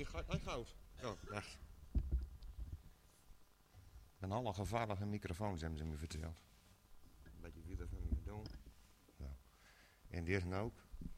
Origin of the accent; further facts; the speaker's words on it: Utrecht, Netherlands; born there; now in Groningen, Netherlands; ik kom hier niet vandaan, ik ben geboren in Utrecht